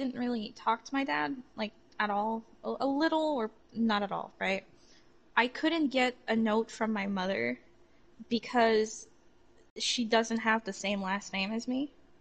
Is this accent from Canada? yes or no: yes; Quebec, Canada; like I'm from Quebec, so I just kind of I'm used to it by now